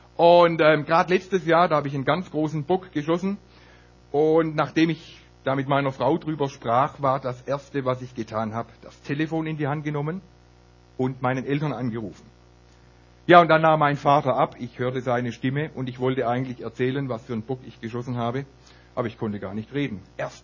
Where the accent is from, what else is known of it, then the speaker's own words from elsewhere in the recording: Germany; Sie ist Holländerin, ich bin Deutscher, und Holländer und Deutsche, das hat eine lange Fußballgeschichte.